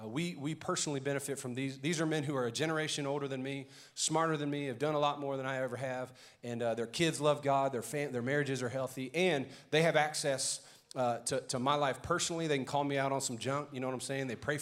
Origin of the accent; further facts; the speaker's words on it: Louisiana, United States; Louisiana long enough that I'm going to call him an Italian Cajun, which is why I like him, because I'm Cajun too.